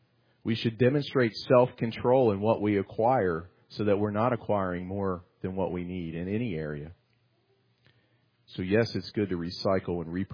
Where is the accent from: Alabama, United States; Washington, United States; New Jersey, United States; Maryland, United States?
Maryland, United States; born or raised there